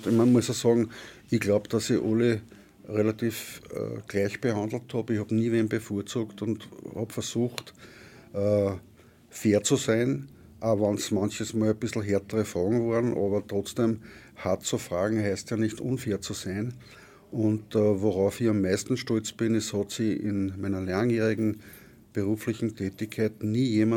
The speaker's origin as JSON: {"language": "German", "town": "Linz", "region": "Upper Austria", "country": "Austria", "tie": "born or raised there", "said": "ich bin am Bulgarienplatz in Linz aufgewachsen. Das ist dort, wo jetzt das BFI ist."}